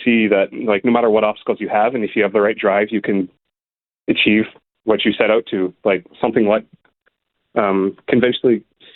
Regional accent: Kenora, Ontario, Canada; now in Winnipeg, Canada; I came to Winnipeg for like more opportunities because I'm coming from Kenora, like Treaty 3, which is Kinigam, a very small town.

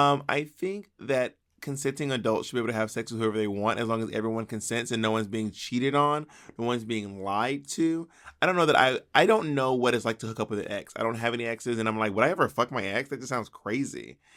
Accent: Alabama, United States; And I'm the one from Alabama.

